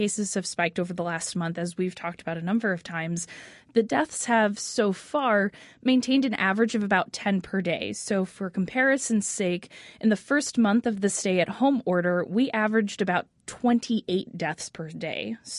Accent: Indianapolis, Indiana, United States; I grew up in Indianapolis. I'm from the west side. I went to Ben Davis High School

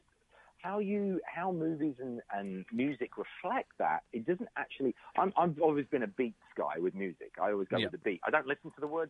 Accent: England, United Kingdom; now in United States; being an Englishman in America

